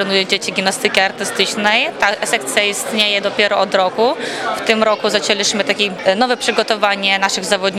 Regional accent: Ukraine; now in Poland; jestem trenerką pochodzącą z Ukrainy.

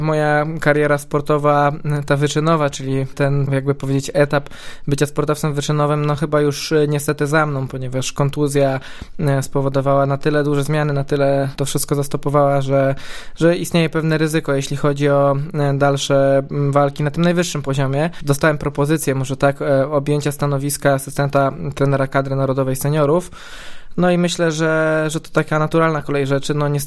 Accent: Opole, Opole Voivodeship, Poland; born there; urodziłem się w Opolu, moja rodzina wciąż tutaj przebywa i prawdopodobnie tak już zostanie, także moje korzenie zdecydowanie opolskie

